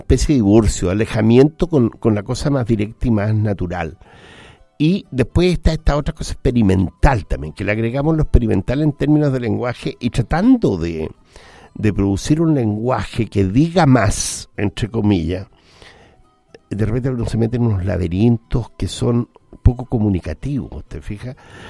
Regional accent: Santiago, Santiago Metropolitan Region, Chile; yo soy santiaguino, soy citadino

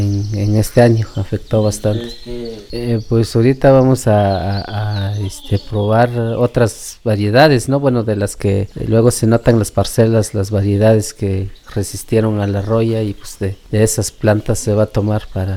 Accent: Santa Cruz de Agavila, Oaxaca, Mexico; soy acá originario de Santa Cruz de Agavila.

